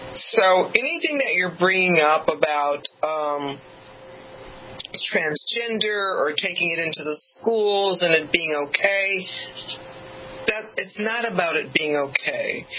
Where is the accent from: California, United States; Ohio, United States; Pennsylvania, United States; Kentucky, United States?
California, United States; I'm Californian, so I'm trying to eat vegan.